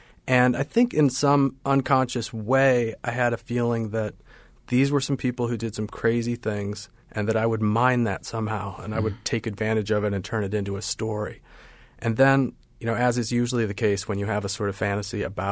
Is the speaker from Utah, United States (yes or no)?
yes; Salt Lake City, Utah, United States; it's clear that growing up in Salt Lake influenced my curiosity about this church